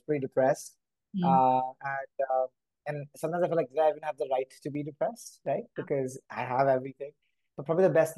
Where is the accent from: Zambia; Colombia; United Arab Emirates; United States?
United Arab Emirates; Dubai; moved away as an adult; also born or lived in India; I was born in India. I grew up in Dubai actually, and went to study undergrad in the US.